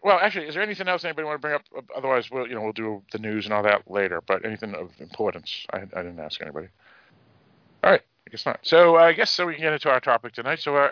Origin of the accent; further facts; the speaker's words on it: Massachusetts, United States; accent: Boston; She grew up closer to Boston than me, and my accent's worse than hers.